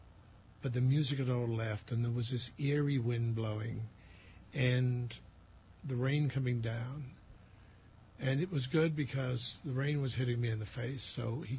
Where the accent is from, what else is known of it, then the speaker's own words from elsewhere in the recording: Wales, United Kingdom; And that's, as you can tell from my coloring, I'm Viking Welsh.